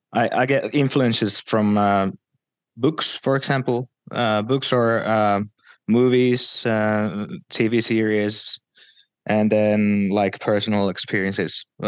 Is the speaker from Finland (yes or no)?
yes; Finland; English is a second language; He comes from Sweden and we come from Finland. So we bring the, you know, grimness, and he brings the uplifting stuff.